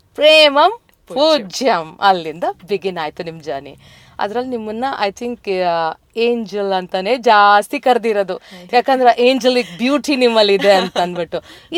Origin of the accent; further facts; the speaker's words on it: Karnataka, India; ಯಾಕಂದ್ರೆ ನಾನು ಇಲ್ಲಿ ಹುಟ್ಟಿ ಇಲ್ಲಿ ಬೆಳೆದಿದ್ದೀನಿ